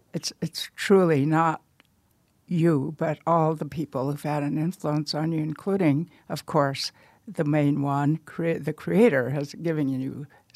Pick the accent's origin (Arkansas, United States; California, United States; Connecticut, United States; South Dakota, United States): South Dakota, United States; Pine Ridge; I was born in Pine Ridge, and we lived way out in the rural area in the Manderson District with maternal grandparents. And this is where I remember learning the values of the Lakota people